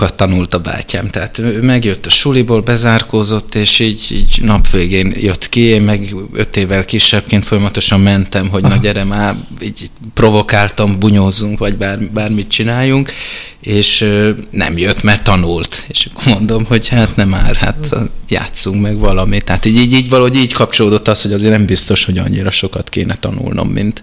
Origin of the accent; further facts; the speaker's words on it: Budapest, Hungary; Budapesten születtem, nem tudom pontosan melyik kórházban, nem emlékszem rá. 75-ben születtem, aztán igazából itt nőttem fel, meg itt éltem a fővárosban, Erzsébetvárosban, Városliget mellett.